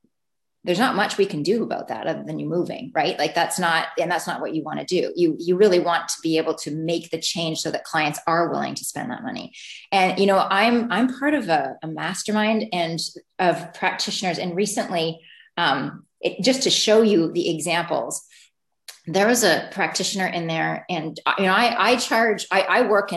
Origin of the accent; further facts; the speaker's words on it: Canada; and I'm Canadian, so I know